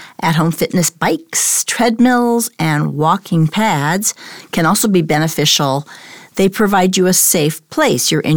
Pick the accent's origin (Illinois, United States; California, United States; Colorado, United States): Illinois, United States; or if you're in my hometown in Illinois, it might be snowing